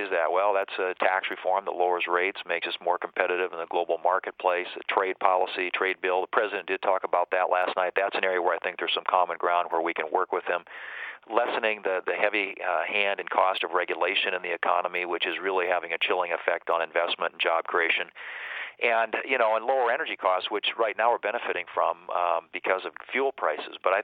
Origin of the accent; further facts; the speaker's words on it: South Dakota, United States; I've talked to both Republican and Democrat small business owners in my home state of South Dakota